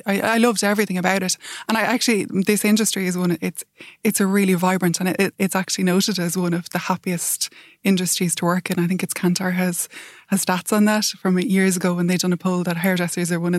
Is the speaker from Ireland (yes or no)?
yes; Castlerea, Connacht, Ireland; I grew up in Castlereagh in Roscommon. So it was, at that time, I think when we moved there was something like 27 pubs in the area, which in a small town.